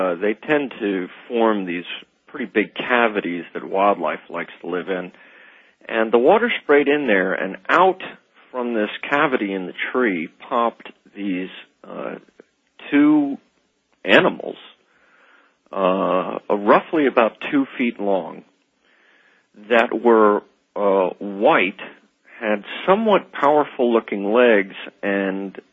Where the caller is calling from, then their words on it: Washington, District of Columbia, United States; I'm calling from Washington, D.C., and I'm listening to you on WTNT.